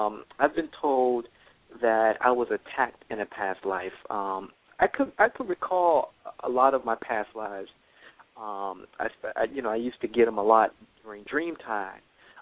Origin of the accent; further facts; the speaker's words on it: Florida, United States; I'm from Florida, too.